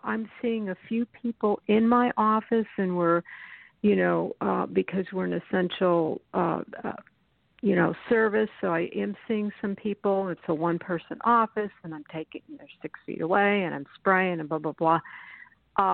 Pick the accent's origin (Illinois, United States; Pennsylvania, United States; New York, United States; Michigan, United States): Pennsylvania, United States; Philadelphia; I am from Pennsylvania, a suburb of Philly.